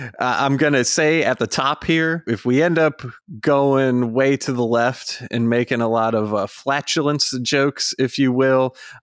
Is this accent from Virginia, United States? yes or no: yes; Virginia, United States; And the only reason I know how to say Botetourt is because I'm from Virginia.